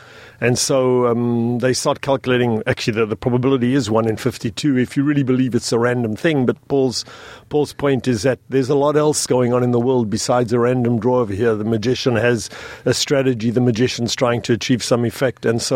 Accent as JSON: {"language": "English", "country": "South Africa", "lives_now": "United States", "said": "I'm originally South African."}